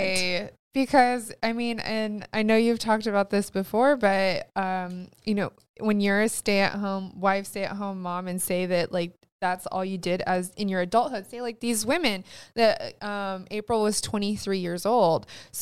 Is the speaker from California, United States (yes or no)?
yes; California, United States; Whereas, you know, we're from California.